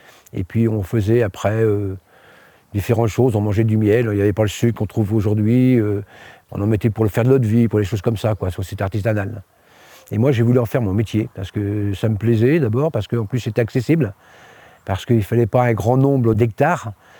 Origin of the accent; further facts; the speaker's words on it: Lavoux, Nouvelle-Aquitaine, France; Je suis né dans le Poitou, dans un petit village à 2 km d'ici, à Lavoux. Mes parents étaient agriculteurs.